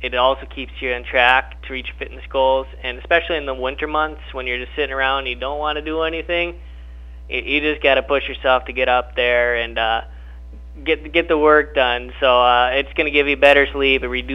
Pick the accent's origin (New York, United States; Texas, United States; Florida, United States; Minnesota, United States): Minnesota, United States; Wadena; now in Granite Falls, United States; I'm originally from Wadena and traveled down here to Granite Falls.